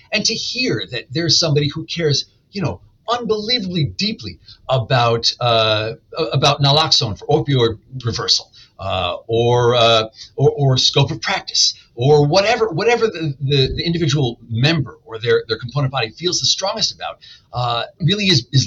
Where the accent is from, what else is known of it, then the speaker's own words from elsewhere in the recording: Illinois, United States; I'm from Illinois, and we elect counselors every April, and we take that very seriously.